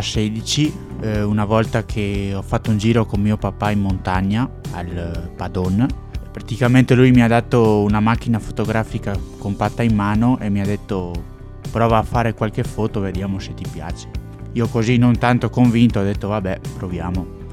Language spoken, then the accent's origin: Italian; Alleghe, Veneto, Italy